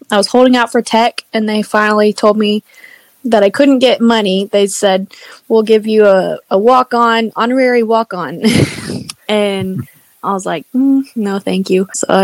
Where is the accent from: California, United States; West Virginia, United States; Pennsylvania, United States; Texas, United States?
Texas, United States; Lubbock; We grew up in Lubbock, so we had, I don't know if you have any homeschool listeners, but there's a pretty good community of homeschoolers in Lubbock, Texas.